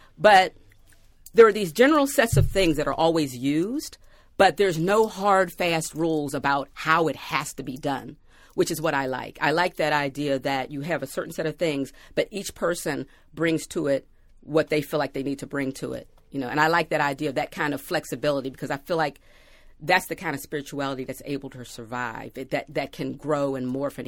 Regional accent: United States; because I'm an American woman, black American woman, I focused on hoodoo

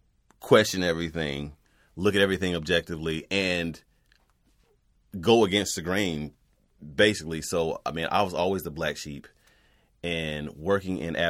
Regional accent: North Carolina, United States; I'm Southern. Like, culturally, I'm Southern. I'm from North Carolina.

